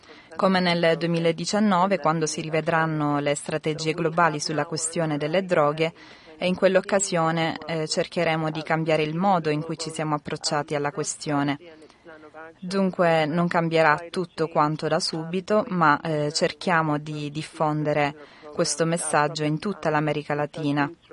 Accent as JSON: {"language": "Italian", "country": "Mexico", "said": "Dal mio punto di vista, posso dirvi che vengo dal Messico, dove la società civile si è fatta sentire molto e ha fatto molta pressione sul presidente per non far cancellare la sua partecipazione a UNGAS."}